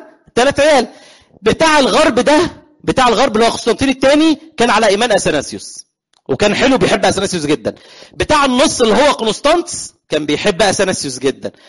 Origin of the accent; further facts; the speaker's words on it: Egypt; احنا مصريين عندنا الناس على الدينيه دي قويه جدا، واحنا ارتباطنا بالكنيسه حلو قوي.